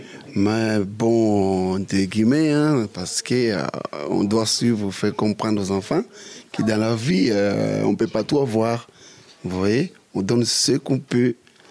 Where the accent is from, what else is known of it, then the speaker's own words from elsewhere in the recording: Angola; Moi, je viens de l'Angola. L'Angola, c'est un pays qui se trouve en Afrique.